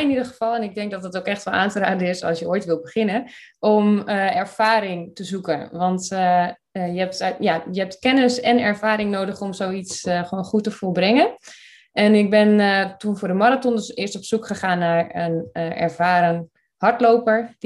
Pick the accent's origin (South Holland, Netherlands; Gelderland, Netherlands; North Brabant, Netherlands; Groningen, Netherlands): Groningen, Netherlands; now in Drachten, Netherlands; Ik woon in het mooie Drachten. Ik kom uit Groningen, dus daarin hebben we dan wel wat mooi gemeenschappelijks.